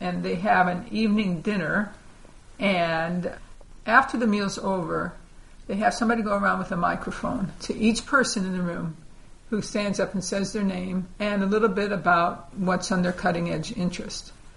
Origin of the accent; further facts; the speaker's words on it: Iowa, United States; now in Ames, United States; I live here in Ames. I grew up in Northwest Iowa, fourth generation farm family.